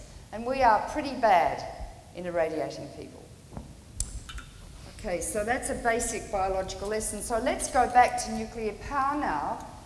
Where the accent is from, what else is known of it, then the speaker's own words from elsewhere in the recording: Australia; I've always been very proud of being Australian, but I'm not now.